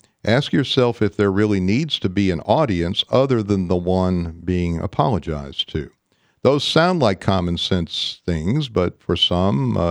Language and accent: English; Little Rock, Arkansas, United States; I remember I grew up in Little Rock 10 years, and I was there when he was elected to his first office as Attorney General.